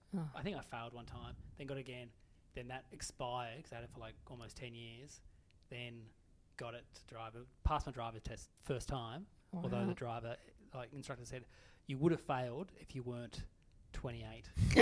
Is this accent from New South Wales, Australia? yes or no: no; Tasmania, Australia; Growing up in Tassie, so many of my friends organised their license test.